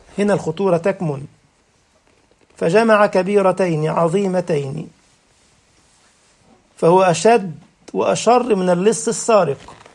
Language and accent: Arabic; Egypt; كان مسؤول الدعوه في منطقه اسمها كتامه في الغربيه عندنا في مصر في طنطا